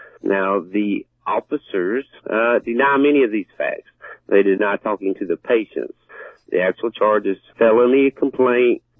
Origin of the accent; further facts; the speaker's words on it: East Coast, United States; I was her caregiver in where we came from. We came from the East Coast.